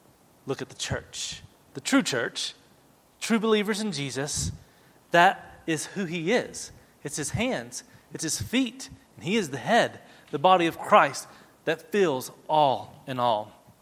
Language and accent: English; United States; I'm an American and we have a system of government.